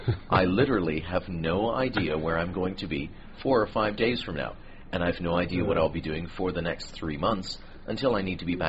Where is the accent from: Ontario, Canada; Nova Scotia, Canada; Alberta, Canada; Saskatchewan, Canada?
Ontario, Canada; Toronto; I was born and raised in Toronto, but from a very young age...I was traveling for different purposes, some the work that I was doing, some for just pleasure travel. And even now, when I go back to Toronto, it doesn't really feel like home.